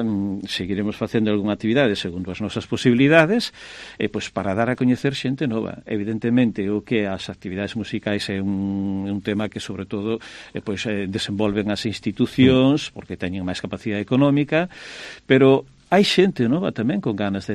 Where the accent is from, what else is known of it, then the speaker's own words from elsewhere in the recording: Galicia, Spain; Na miña terra de orixe, na comarca Bergantiñá, hai moitísimo a tradición das regueifas, os regueifeiros.